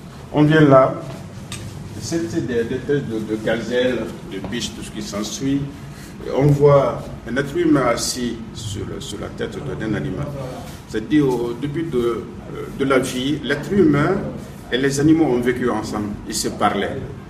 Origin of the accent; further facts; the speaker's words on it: Mali; Je suis malien à 200%. Et je travaille et habite à Bamako.